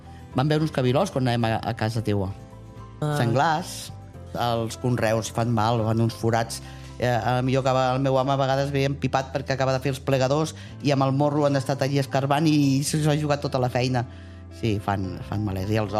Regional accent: Barcelona, Catalonia, Spain; accent: Barcelona Catalan; now in Arnes, Spain; tinc els dos dialectes picats al cap. O sigui, jo parlo arnerol quan estic amb els fills, amb els nanos, si tu t'has compte, i parlant amb tu em surt el meu català natal, que és el de Barcelona.

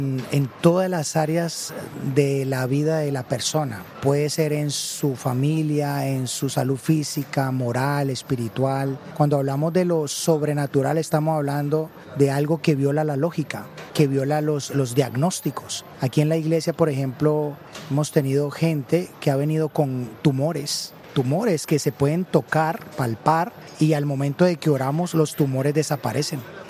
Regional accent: Colombia; moved away; Entonces, por ejemplo, yo vengo de Colombia. En Colombia, pues el evangelio está un poquito más extendido.

